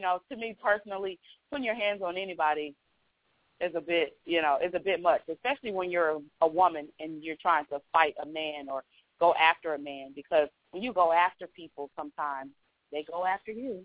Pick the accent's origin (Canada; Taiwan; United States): United States; Detroit, Michigan; And I'm from Detroit. So shout out to everybody out there in Detroit doing it.